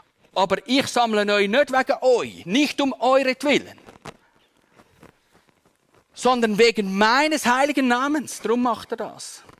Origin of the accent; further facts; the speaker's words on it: Switzerland; und da sind wir jetzt als Schweizer auch nicht so auf der sicheren Seite